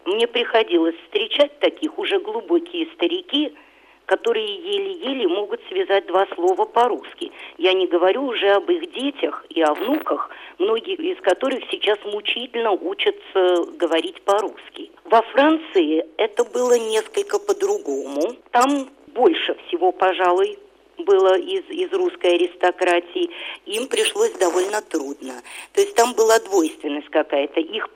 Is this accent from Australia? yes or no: yes; Australia; в детстве я росла в Австралии, у меня никогда не было чувства, что я австралийка. Всегда было очень сильно это сознание русскости. И я бы сказала, тогда, конечно, абстрактное, потому что я не родилась в России